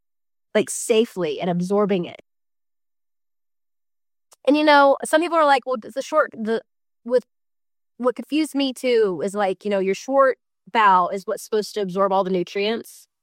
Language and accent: English; the South, United States; because that's where I'm from. I'm from the South. So going to Vandy is what I know.